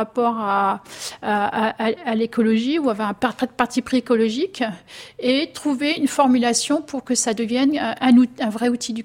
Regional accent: Grand Est, France; Bon, après, je viens aussi de la Marne, donc c'est direct

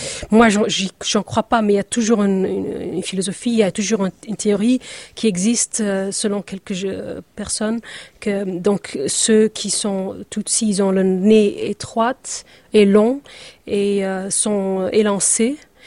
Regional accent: Belgium; J'ai grandi en Belgique

